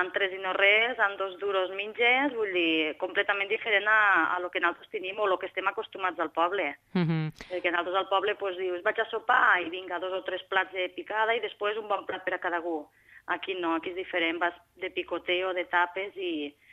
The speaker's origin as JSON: {"language": "Catalan", "region": "Catalonia", "country": "Spain", "said": "La gent és prou tancada amb el que ens passa a nosaltres, els que som de Catalunya"}